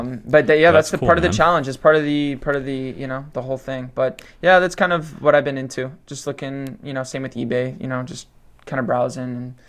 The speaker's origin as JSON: {"language": "English", "town": "Mississauga", "region": "Ontario", "country": "Canada", "tie": "born or raised there", "also_born_or_lived": "Toronto", "said": "I was born in Toronto, and for the vast majority of my life, I've lived in Mississauga. For those that don't know, it's like a suburb 20 minutes literally from Toronto"}